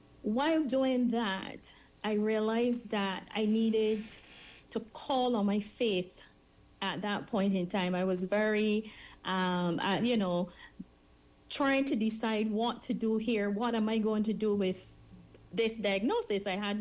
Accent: Barbados; growing up in the rural parts of Barbados, I actually experienced living around a plantation and the harvesting of the canes

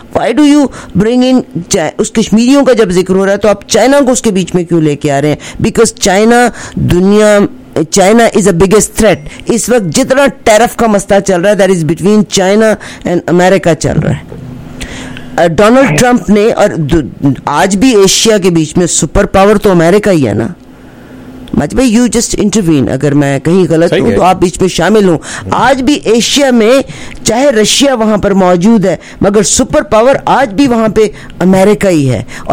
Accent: Pakistan; now in Canada; میں تو حالانکہ میں پاکستانی ہوں مگر میں یہ نہیں کہتی

